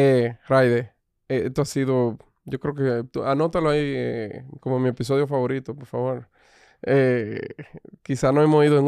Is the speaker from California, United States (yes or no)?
no; Boston, Massachusetts, United States; Perdón, porque yo vengo de Boston. Yo soy de Boston